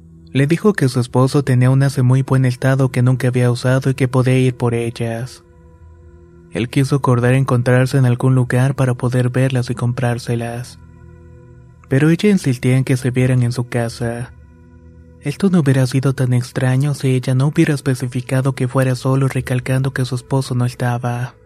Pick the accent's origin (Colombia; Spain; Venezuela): Venezuela; moved away; Esto que voy a contar pasó en el año 2017 cuando vivía en mi país, Venezuela.